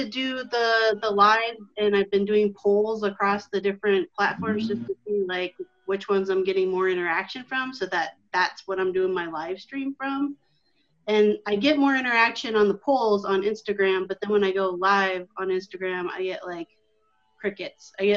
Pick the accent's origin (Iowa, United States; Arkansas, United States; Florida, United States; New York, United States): Iowa, United States; Iowa City; Iowa City, Iowa.